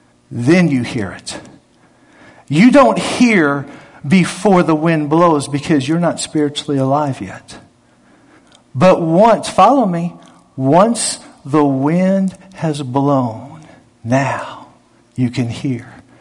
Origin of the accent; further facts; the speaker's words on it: Florida, United States; And I came from Florida. In Florida, they sell little cans of sunshine.